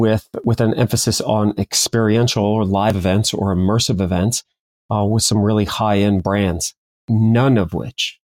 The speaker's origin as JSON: {"language": "English", "region": "California", "country": "United States", "tie": "born or raised there", "lives_now": "Los Angeles, United States", "said": "I grew up in Central California with one half of the family in oranges, so high-end citrus fruit. But I went to Los Angeles and went to school there and lived in the city for almost 30 years."}